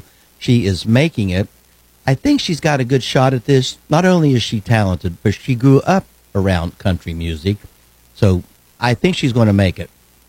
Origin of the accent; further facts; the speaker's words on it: Big Chimney, West Virginia, United States; moved away; And I know this because I was raised on Cooper's Creek in Big Chimney, West Virginia. And the Buck family lived right across the street from the Strawns. I had left home. I left home in 1978.